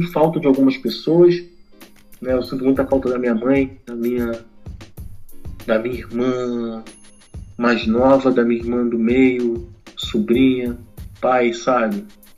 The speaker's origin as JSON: {"language": "Portuguese", "region": "Rio de Janeiro", "country": "Brazil", "tie": "born or raised there", "said": "eu morei no Rio, né, cara? Eu nasci no Rio, morei a maior parte da minha vida no Rio de Janeiro"}